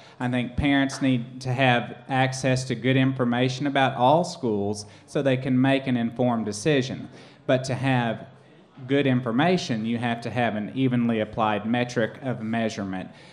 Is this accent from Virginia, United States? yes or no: no; Marietta, Oklahoma, United States; I'm from rural Oklahoma. Probably couldn't tell that by my accent. But I'm from Marietta. So when I graduated high school, there were 49 kids in my class